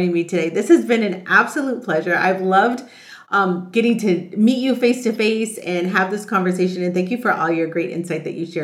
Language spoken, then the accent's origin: English; California, United States; And I grew up in Southern California, yeah, very close to where she's going to be, like within 15 minutes.